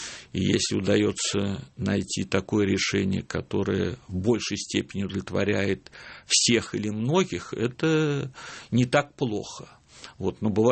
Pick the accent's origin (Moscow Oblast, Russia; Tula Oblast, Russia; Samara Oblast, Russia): Tula Oblast, Russia; born there; now in Moscow, Russia; я родился в Тульской области, но по всем меркам я уже москвич, я больше 45 лет живу в Москве.